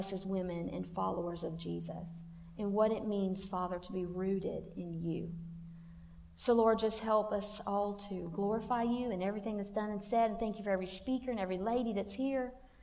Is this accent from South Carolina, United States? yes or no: yes; Leesville, South Carolina, United States; I am married. My husband's a pastor. We're from Leesville, South Carolina.